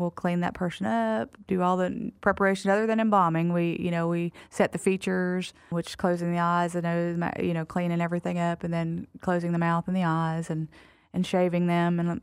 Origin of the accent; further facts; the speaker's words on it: Florida, United States; My best friend in high school, so her family owned a funeral home, and I'm from Florida.